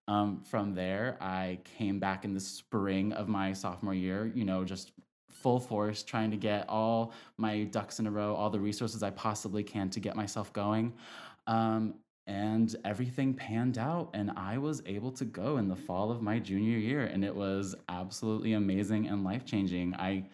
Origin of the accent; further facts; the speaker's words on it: Orlando, Florida, United States; also born or lived in Indiana; I was born in Indiana. I moved to Orlando, Florida around the time I was 14. And I did middle school through high school there.